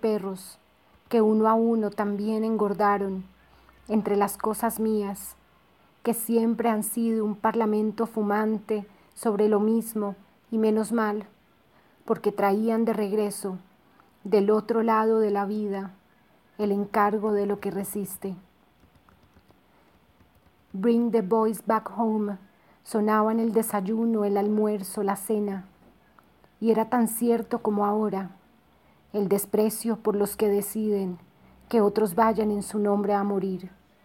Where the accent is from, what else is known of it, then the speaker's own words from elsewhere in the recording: Bogotá, Colombia; born there; Nací en Bogotá, Colombia.